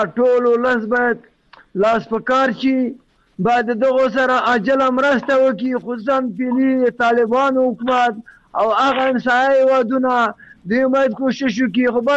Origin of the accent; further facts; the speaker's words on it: Logar, Afghanistan; زه خپل د لوګر د ولایت یم